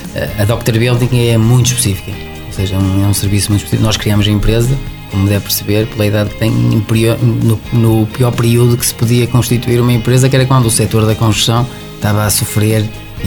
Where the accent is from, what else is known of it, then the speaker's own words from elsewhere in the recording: Viana do Castelo, Portugal; also born or lived in Esposende; Até porque eu nasci em Esposende. Eu sou de Viana do Castelo, mas nasci em Esposende